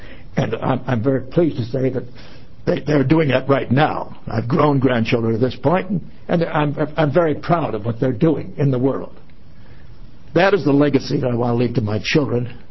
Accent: Portland, United States; I'm from Portland.

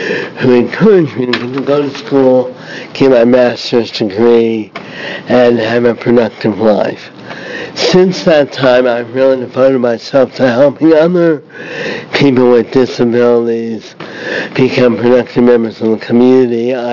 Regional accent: Eugene, Oregon, United States; I'm from Eugene, Oregon. For the last 30 years, I have worked at independent living centers in California and here in Oregon.

